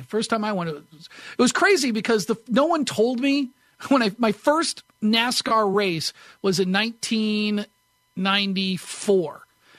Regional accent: New Hampshire, United States; now in Las Vegas, United States; You know, I grew up in New Hampshire, and we had a track that had a Winston Cup

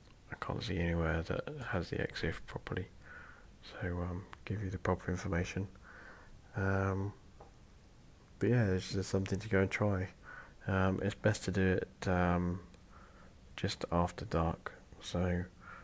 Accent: Ringwood, South East England, United Kingdom; underneath the A31, which is like the main road between Southampton and Bournemouth, and it just goes over my hometown of Ringwood.

